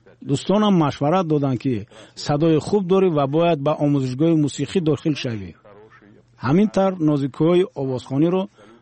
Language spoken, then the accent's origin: Persian; Tajikistan; حدود 5 سال کودکیم در مولاتاب آباد گذشت و بدتر به ریگر کوچ بستیم. در تاجیکستان 4 شهر بود که در آنها اساساً روستاوران زندگی میکردند.